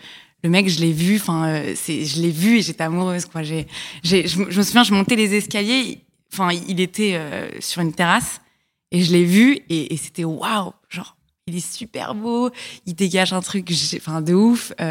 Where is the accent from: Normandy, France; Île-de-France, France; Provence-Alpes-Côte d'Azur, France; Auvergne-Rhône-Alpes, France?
Île-de-France, France; Paris; j'ai 27 ans et je suis parisienne.